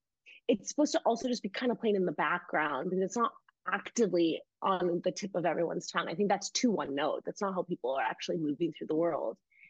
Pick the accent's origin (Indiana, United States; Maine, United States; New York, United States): Indiana, United States; especially as like an Indian woman growing up in Indiana, which I grew up in Northwest Indiana